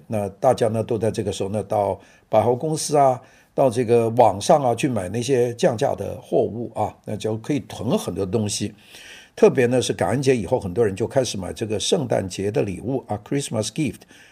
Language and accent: Chinese; Guangdong, China; accent: Cantonese; 这一带呢就讲白话，就是我们说的，我们广东话